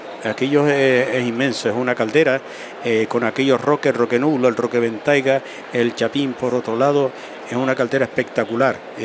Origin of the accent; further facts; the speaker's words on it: Tejeda, Canary Islands, Spain; Yo que soy nacido y criado en Tejeda, vi nacer esta fiesta